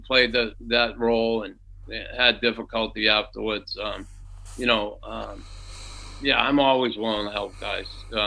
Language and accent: English; Boston, Massachusetts, United States; just a book about, you know, me growing up in Boston and my road to the NHL